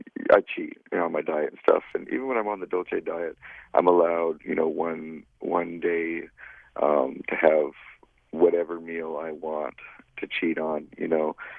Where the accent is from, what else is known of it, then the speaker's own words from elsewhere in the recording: Duncan, British Columbia, Canada; in my hometown, Duncan.